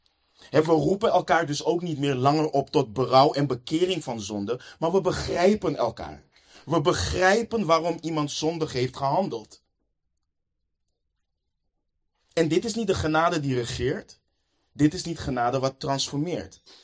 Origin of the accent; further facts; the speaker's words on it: Netherlands; Ik weet niet of het ons als Nederlanders is opgevallen. Wij leven in een traumacultuur in Nederland.